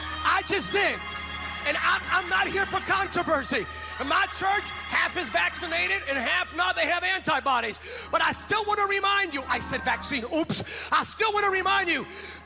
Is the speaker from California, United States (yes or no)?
yes; California, United States; now in Tennessee, United States; And I'm from California with a banjo. And I know y'all, this is Tennessee, this is a free state. But I come from California.